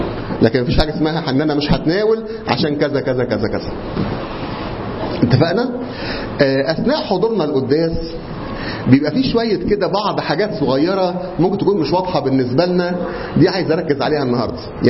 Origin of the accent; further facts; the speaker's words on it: Egypt; العليقة دي طبعا عندنا في مصر